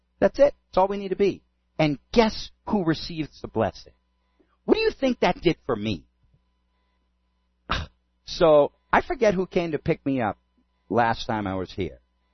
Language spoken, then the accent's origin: English; New England, United States; I said, "Patriot shirt? I'm from New England."